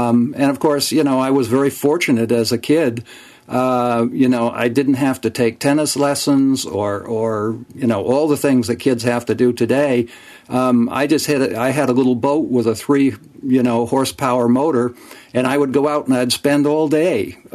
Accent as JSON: {"language": "English", "town": "Orleans", "region": "Massachusetts", "country": "United States", "tie": "born or raised there", "said": "I grew up on Pleasant Bay down in Orleans."}